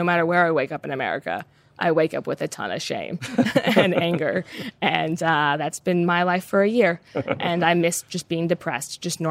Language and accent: English; United States; I'm an American and this is a British show